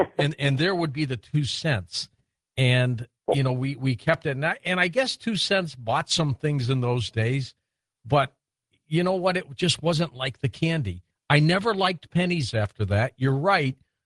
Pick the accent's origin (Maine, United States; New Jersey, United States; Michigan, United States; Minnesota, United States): Michigan, United States; Detroit; growing up in the Detroit area, our neighbor across the street, instead of giving us candy, would always give us 2 pennies. And, you know, this is back in the 60s.